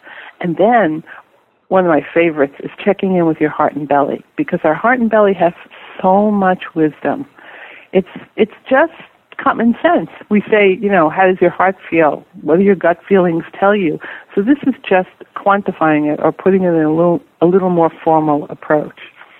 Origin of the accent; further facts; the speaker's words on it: New York, United States; I grew up in New York, so I have both coasts covered.